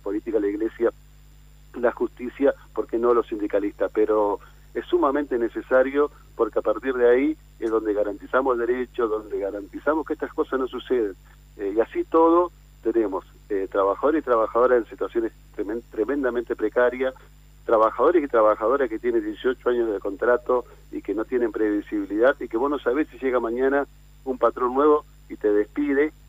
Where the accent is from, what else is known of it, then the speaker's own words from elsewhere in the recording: Argentina; el derecho que tenemos como trabajadores y trabajadoras, fundamentalmente como argentinos.